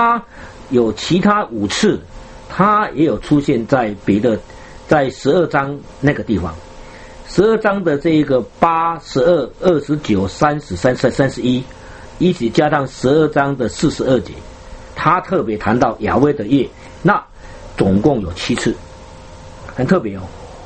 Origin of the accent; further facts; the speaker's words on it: China; 还有就是我们中国人所谓的古代的春节的那一个除夕的夜